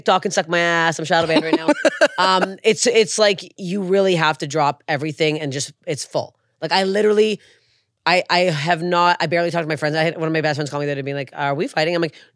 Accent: Canada; moved away as an adult; now in United States; Like I, as a Canadian performer, you pretty much have to move to the States. So 8 years ago, I picked up and I left all my family, all my friends.

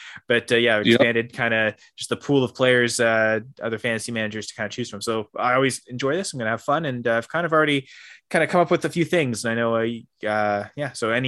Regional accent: Canada

